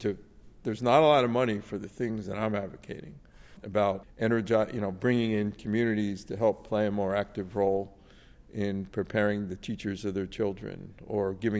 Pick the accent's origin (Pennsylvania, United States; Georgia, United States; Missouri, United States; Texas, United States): Pennsylvania, United States; Philadelphia; I grew up in Philadelphia and went to public schools